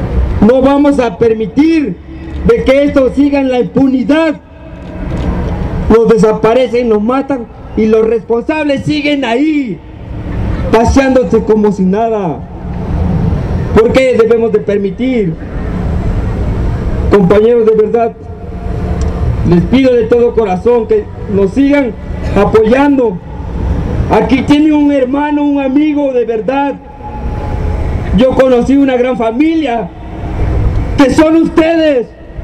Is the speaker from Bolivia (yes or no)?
no; Mexico; de tanta gente que somos los mexicanos